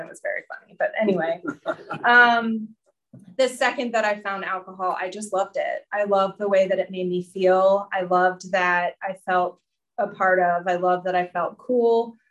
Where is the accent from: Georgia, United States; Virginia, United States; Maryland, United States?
Maryland, United States; Potomac; I grew up in Maryland. I grew up in Potomac, Maryland, and I have a wonderful family.